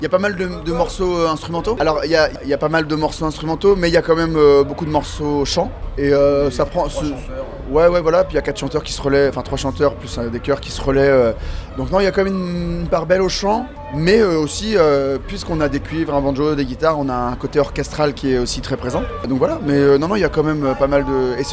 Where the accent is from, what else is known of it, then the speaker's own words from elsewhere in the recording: Rennes, Brittany, France; nous on vient de Rennes, donc en Bretagne, le milieu rennais et breton